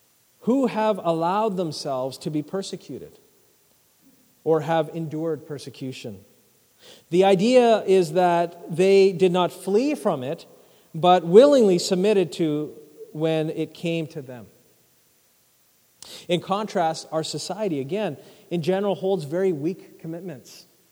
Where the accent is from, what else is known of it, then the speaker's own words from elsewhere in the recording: Merritt, British Columbia, Canada; As a kid growing up in Merritt, I had a number of reservations around where I lived